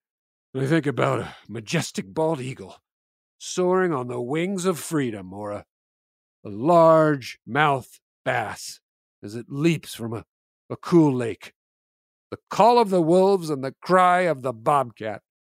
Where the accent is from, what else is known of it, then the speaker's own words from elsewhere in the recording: United States; As an American, I couldn't be more proud of our great national park system